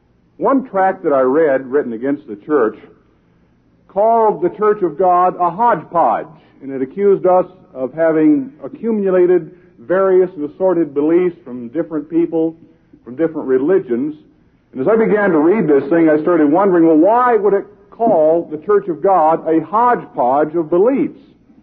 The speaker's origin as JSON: {"language": "English", "region": "Alabama", "country": "United States", "said": "That's my home country, Alabama. That's not part of the United States."}